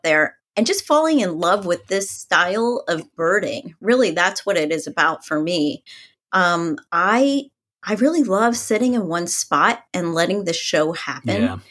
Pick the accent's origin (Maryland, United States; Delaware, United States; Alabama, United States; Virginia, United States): Maryland, United States; where I grew up in Maryland, and we took a day trip up to the sanctuary.